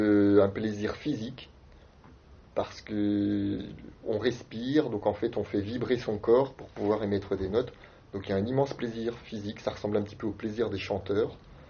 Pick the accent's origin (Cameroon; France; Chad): France; eastern France; je viens de l'est de la France, et dans l'est de la France, il y a énormément d'harmonies.